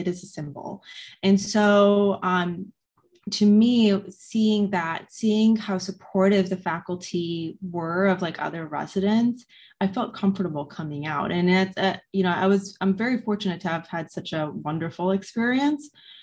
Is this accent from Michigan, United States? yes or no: no; Chicago, Illinois, United States; this patient represented the community I grew up with in Chicago.